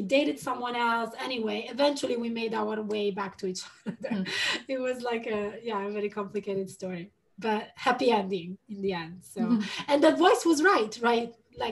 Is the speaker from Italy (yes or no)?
yes; Italy; English is a second language; moved away as an adult; also born or lived in London; So I was born in Italy and I stayed there until the end of university. And then I moved to London because before Brexit, it was just easy.